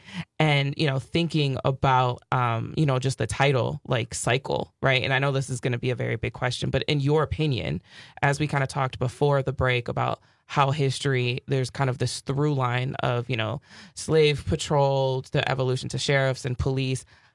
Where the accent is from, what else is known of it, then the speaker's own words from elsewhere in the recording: Milwaukee, Wisconsin, United States; And so I'm from Milwaukee, right? So I'm driving here.